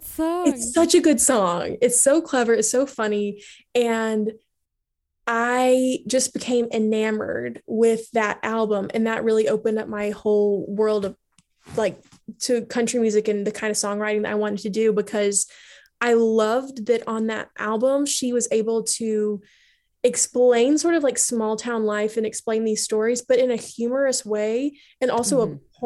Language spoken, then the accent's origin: English; the South, United States; I know what highfalutin means because I grew up in the South